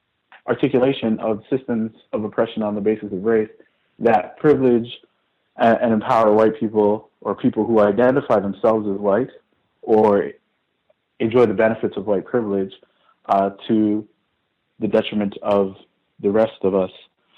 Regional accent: Canada; I'm a lawyer in the city of Toronto. I was born and raised in Canada.

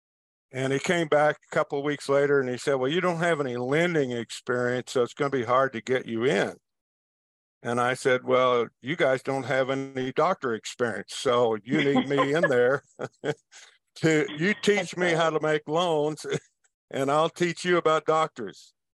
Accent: Missouri, United States; I grew up in Central Missouri as the son of a dentist, and we spent a lot of time as I grew up with other healthcare provider families.

